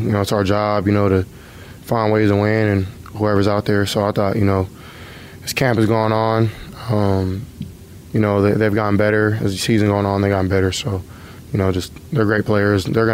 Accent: Texas, United States; So, you know, I'm a Texan, so I'm here.

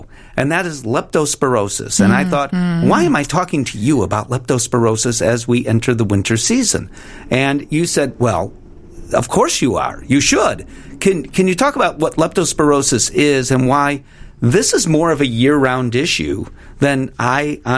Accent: Chicago, Illinois, United States; I grew up in Chicago. The winters aren't the same.

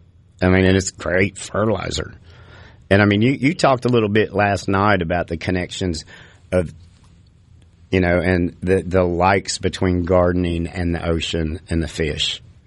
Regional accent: the Ozarks, United States; when I was growing up in the Ozark Mountains, you know, I'm a hillbilly, right?

